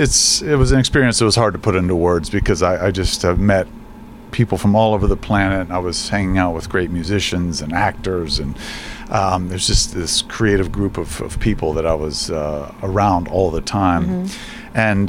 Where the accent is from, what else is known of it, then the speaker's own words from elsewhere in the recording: Steubenville, Ohio, United States; I was born and raised in Steubenville.